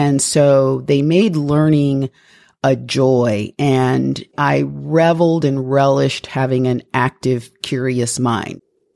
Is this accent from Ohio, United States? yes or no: yes; Toledo, Ohio, United States; I was born and raised in Toledo, Ohio. I'm an only child.